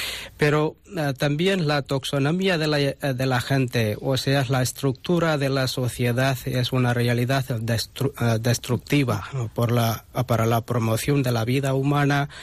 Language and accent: Spanish; Tamil Nadu, India; Spanish is a second language; de la India, de la provincia de Tamil Nadu.